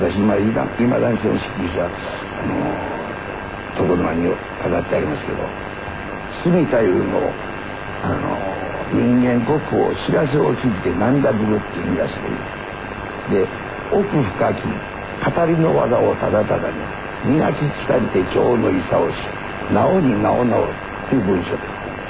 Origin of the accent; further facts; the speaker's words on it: Osaka, Japan; accent: Osaka dialect; 私大阪弁しかよう喋れないんですよ。